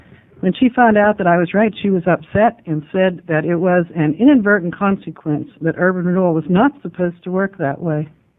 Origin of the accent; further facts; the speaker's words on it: Pittsburgh, Pennsylvania, United States; I grew up in Pittsburgh in the heyday of steel mills, so I was not delighted to find that Coos County, where I now live in relatively clean air